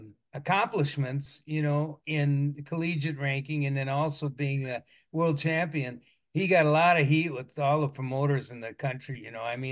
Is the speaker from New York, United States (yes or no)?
no; White Bear Lake, Minnesota, United States; and I came from White Bear Lake, which is a northeast suburb of St. Paul.